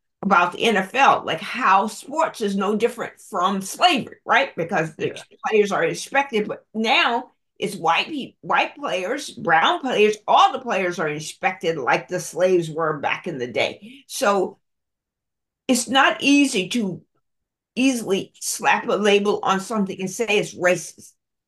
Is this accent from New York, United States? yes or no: no; Walterboro, South Carolina, United States; growing up in Walterboro or what's called Low Country